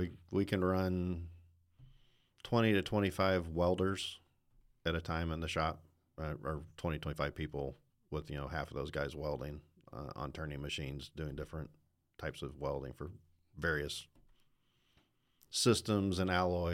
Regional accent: Charleston, South Carolina, United States; Oh, I was a little kid, toddler, growing up in the Charleston area.

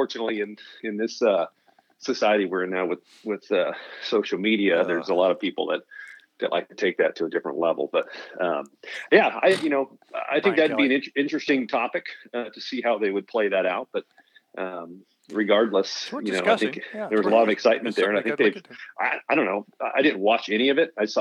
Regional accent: Oxnard, California, United States; You know, growing up in Oxnard was awesome. It was fun too, very agricultural friendly place. And Corey Pavin's also from Oxnard, so the two of us went to rival high schools.

